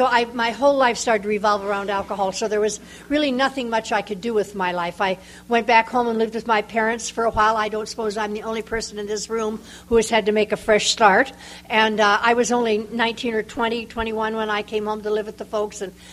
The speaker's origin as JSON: {"language": "English", "region": "Midwest", "country": "United States", "tie": "born or raised there", "said": "I was born and brought up in the Middle West, and I was kind of an odd kid"}